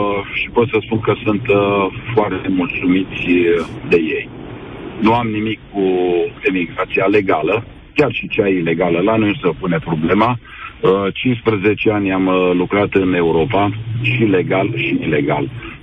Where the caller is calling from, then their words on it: Brașov, Brașov County, Romania; din Brașov, sunt antreprenor în Horeca